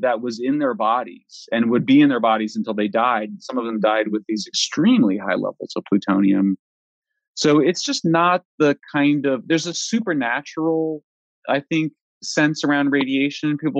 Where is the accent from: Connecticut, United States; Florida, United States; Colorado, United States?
Colorado, United States; I'm from Colorado. We have much higher radiation than other states